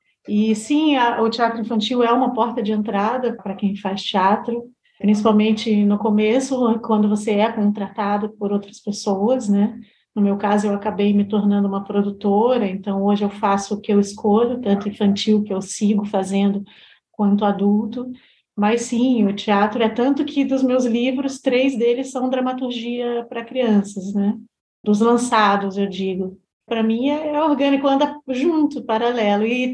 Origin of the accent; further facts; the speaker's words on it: Rio de Janeiro, Brazil; also born or lived in Salvador / Vitória / Recife; E a gente se mudava. Eu morei em Salvador, em Vitória, em Recife. E aí a gente ia caminhando, né? E quando eu voltei para o Rio de Janeiro, eu fui estudar num colégio que tinha teatro também lá.